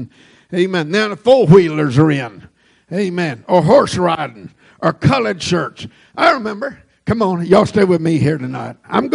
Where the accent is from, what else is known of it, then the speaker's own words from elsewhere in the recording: Texas, United States; I guess I come from Texas, amen, and I changed that a little bit